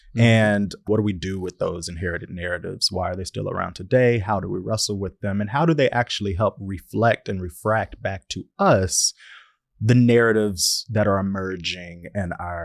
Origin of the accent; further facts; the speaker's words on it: Shreveport, Louisiana, United States; I'm from Shreveport, Louisiana.